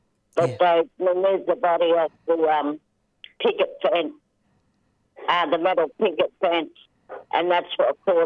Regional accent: New South Wales, Australia; I'm from the Kamilaroi Nation, northwest of New South Wales.

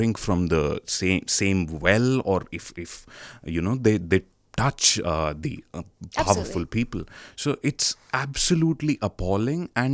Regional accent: Rohtak, Haryana, India; now in Melbourne, Australia; in Kolkata, and in Rohtak, which is my hometown.

